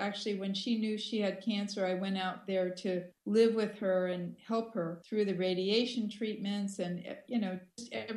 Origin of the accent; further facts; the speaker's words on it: Los Angeles, California, United States; Well, basically, I grew up in L.A., and I am coming from a Jewish family. My parents were born and raised in New York, and their parents from Russia and Romania.